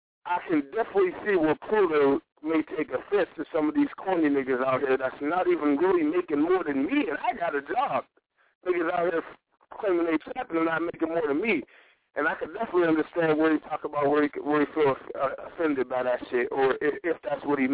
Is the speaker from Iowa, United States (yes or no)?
no; Hollywood, California, United States; I'm from the hood, you know what I'm saying? Everybody know I'm from the hood. I'm from Hollywood